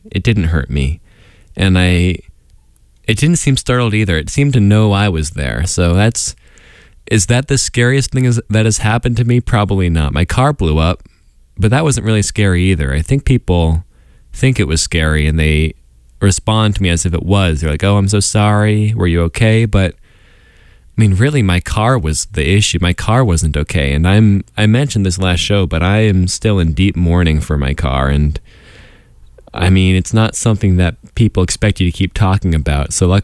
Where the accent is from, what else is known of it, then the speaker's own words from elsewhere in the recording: Washington, District of Columbia, United States; because I'm from Washington, D.C., I'm from D.C.